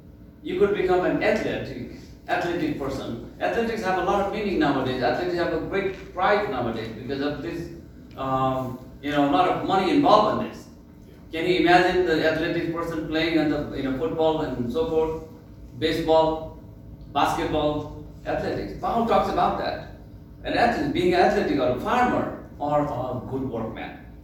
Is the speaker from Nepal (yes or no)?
yes; Nepal; Not that you can tell I'm from Nepal either, do you?